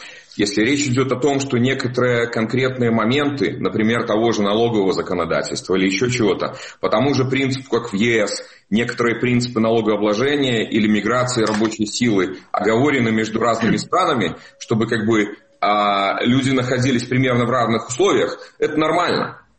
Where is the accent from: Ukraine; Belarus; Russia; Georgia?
Belarus; я как настоящий белорус